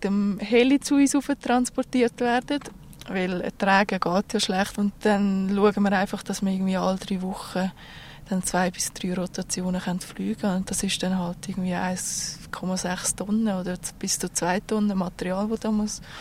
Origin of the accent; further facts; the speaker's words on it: Switzerland; Oder ich meine, unser Dialekt ist schon mal ein bisschen gewöhnungsbedürftig und da gibt es immer wieder so Leute, die uns halt nicht so gut verstehen.